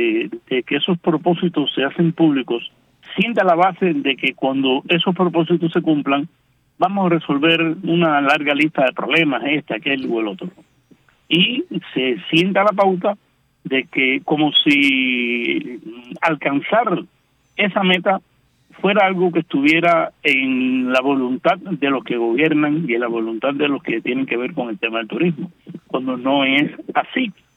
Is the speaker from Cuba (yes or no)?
yes; Cuba; moved away as an adult; la primera vez que yo salí de Cuba, que cuando llegué a Berlín, fue mi primer viaje en el año 94